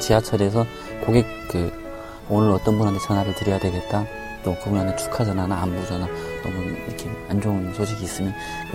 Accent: Hamgyong, North Korea; now in South Korea; 저는 함경도입니다.

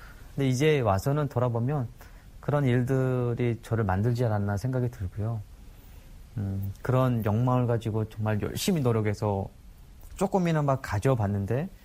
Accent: North Korea; born there; 내가 북한에서 태어났나라는 첫째 절망. 그때부터는 이제 나는 왜 북한에서 태어났을까

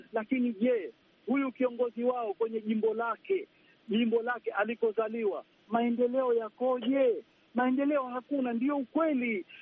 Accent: Kangani, Pemba, Tanzania; Mimi ni Mpemba kwetu Kangani na Mjimbini

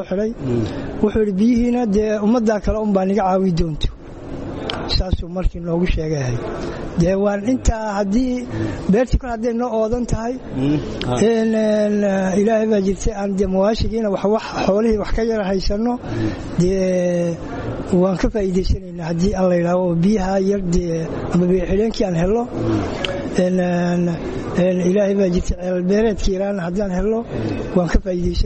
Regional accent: Bondhere, Banaadir, Somalia; waxaan ka imid degmada boondaran ka imid

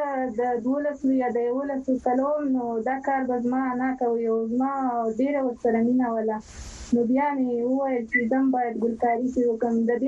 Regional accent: Ghazni, Afghanistan; now in India; زه ډیر ویاړم چې زه د غزنی ولایت یم.

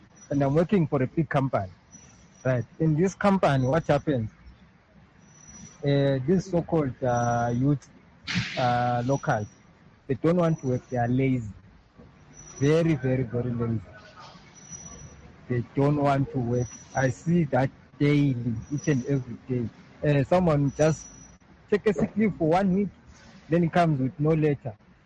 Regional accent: Zimbabwe; now in South Africa; I tell them straight, I come from Zimbabwe.

